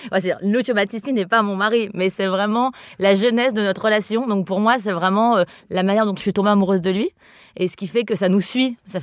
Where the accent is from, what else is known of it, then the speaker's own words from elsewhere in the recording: Spain; ça me lie aussi à tout ce courant-là, même si je suis espagnole.